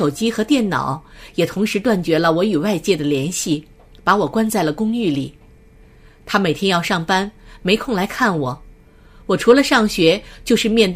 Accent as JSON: {"language": "Chinese", "town": "Shenzhen", "region": "Guangdong", "country": "China", "tie": "born or raised there", "also_born_or_lived": "Xi'an", "lives_now": "Stamford, United States", "said": "我出生在西安，在很多个城市生活过，然后兜兜转转，现在定居在美国康州一个叫斯坦福的小城市。其实我很小就接触了基督教，那时候我们家在深圳，"}